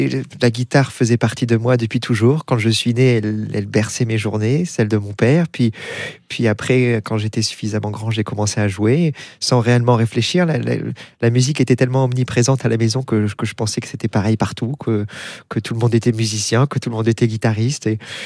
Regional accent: Bordeaux, Nouvelle-Aquitaine, France; born there; je suis né à Bordeaux, très attaché à la ville.

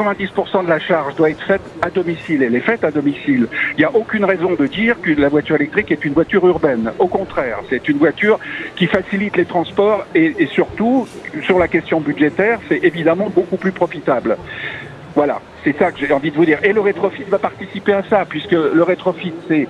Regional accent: Paris, Île-de-France, France; Je suis parisien, donc vous ne tracassez pas, c'est quand vous voulez.

